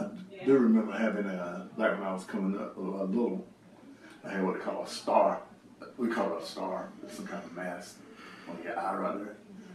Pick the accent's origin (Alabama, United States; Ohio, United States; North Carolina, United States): North Carolina, United States; Lucama; I was born right in Wilson County, which is right next county over. I was born around the Lucoma, North Carolina area. And pretty much stay in that area now